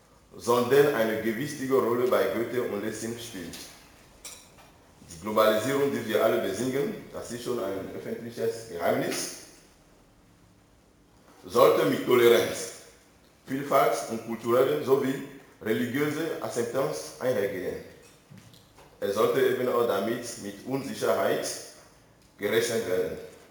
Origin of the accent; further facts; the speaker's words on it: Togo; now in Bremen, Germany; Ich komme ursprünglich aus Togo. Bin ich hier in Bremen seit 2 Jahren